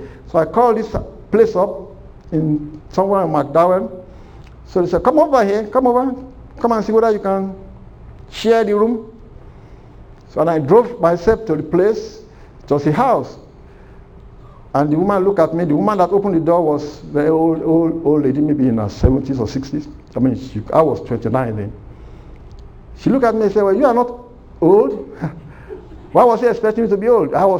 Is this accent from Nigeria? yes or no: yes; Nigeria; moved away; I was because I came from Nigeria, I've never really, we are not familiar with that, to put people in homes.